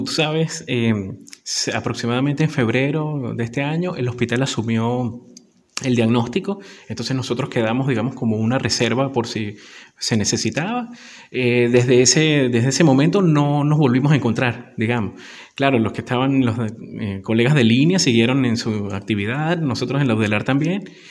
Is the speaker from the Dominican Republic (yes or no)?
no; Venezuela; mi país de origen, que es Venezuela.